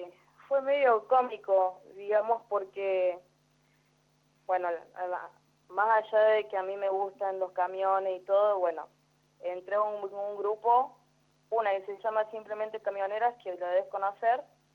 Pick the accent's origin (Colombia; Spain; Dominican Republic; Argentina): Argentina; Río Ceballos, Córdoba; Sí, yo vivo en Río Ceballos, Córdoba.